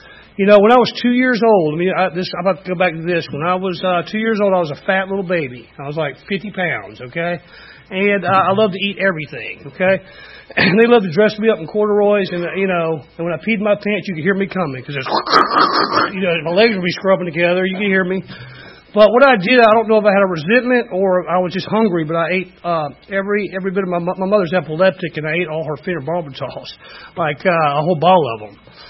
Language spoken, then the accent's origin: English; Atlanta, Georgia, United States; born there; I was born in Atlanta, Georgia, in 1966 in Georgia Baptist Hospital.